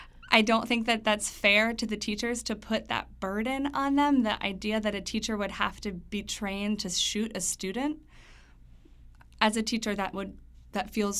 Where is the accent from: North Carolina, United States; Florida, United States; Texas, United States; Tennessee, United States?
North Carolina, United States; Durham; I'm a North Carolinian. I'm from Durham, and I was raised with the understanding that in North Carolina, nothing is more important than our public school system.